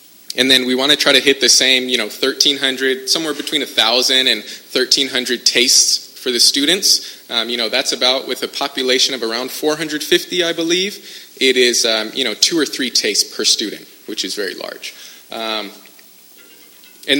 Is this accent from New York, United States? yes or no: no; Santa Maria, California, United States; I'm from Santa Maria, I've been here my whole life.